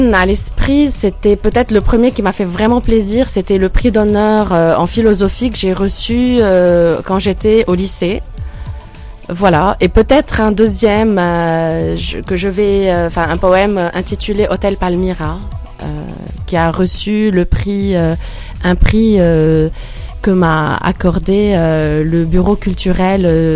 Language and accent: French; Lebanon; parce que je suis libanaise. Donc je viens du Liban qui a connu malheureusement beaucoup de guerres et moi-même je suis née en pleine guerre civile.